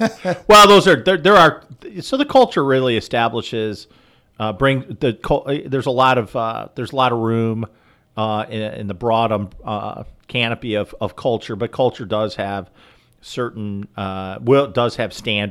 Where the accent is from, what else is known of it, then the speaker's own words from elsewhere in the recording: Illinois, United States; now in Indiana, United States; because I'm originally from Illinois, been in Indiana most of my life now, but there's a very, growing up in the Chicagoland area, there was a far more liberal use of the horn of one's automobile.